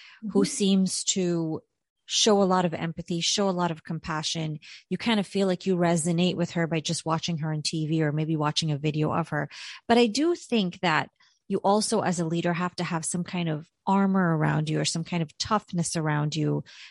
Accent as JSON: {"language": "English", "country": "Barbados", "tie": "born there", "said": "I was born in Barbados, and ever since I was 14, I always like looked for a mentor"}